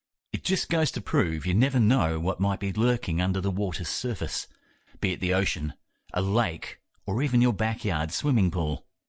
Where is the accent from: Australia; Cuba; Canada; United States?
Australia; I'm an Australian author